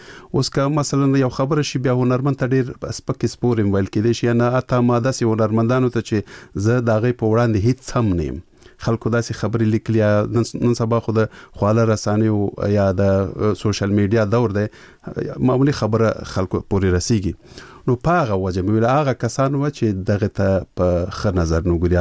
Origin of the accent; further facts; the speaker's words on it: Peshawar, Khyber Pakhtunkhwa, Pakistan; زه ورکوټه په پېښور کې لوی شوی یم.